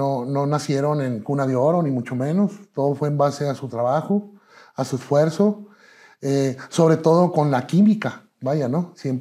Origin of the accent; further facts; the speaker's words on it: Chihuahua, Mexico; also born or lived in El Paso, United States; iniciamos aquí en la ciudad de Chihuahua. Yo aquí crecí, aquí me desarrollé.